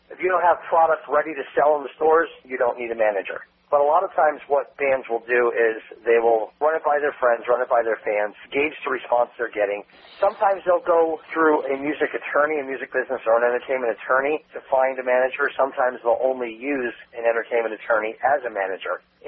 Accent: New York City, New York, United States; now in Atlanta, United States; Originally, I'm from the Bronx.

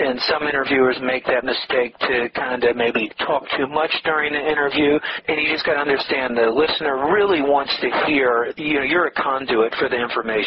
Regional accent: Atlanta, Georgia, United States; I graduated high school in Atlanta, Georgia. I grew up in Atlanta, Georgia.

